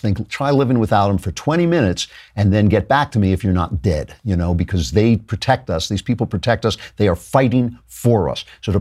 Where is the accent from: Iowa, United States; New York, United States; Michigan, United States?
New York, United States; I'm from New York. Some of the ways he talks are just very familiar to me.